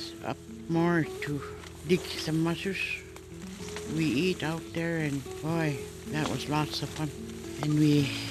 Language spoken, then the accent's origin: English; Koyuk, Alaska, United States; from Koyuk. I was born in April 4, 1930, in Isaac's Point, but as we call it, Koyuk. I lived there all my life.